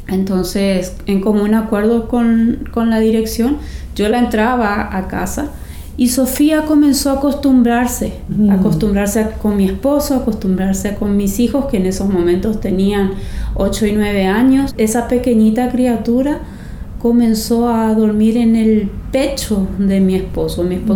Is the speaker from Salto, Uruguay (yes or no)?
no; Montevideo, Uruguay; now in Paraguay; soy de Uruguay, Montevideo, y estamos como misioneros en Paraguay con mi esposo y mis hijos.